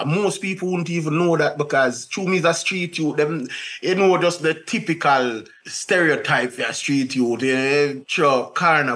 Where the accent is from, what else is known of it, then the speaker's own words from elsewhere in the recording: Kingston, Jamaica; I was born in Kingston 20, 29 Conway Drive down in Patrick Gardens, what you call it, Patrick City. See, I'm saying, I grew up as a street kid because my mother is a vendor, street vendor.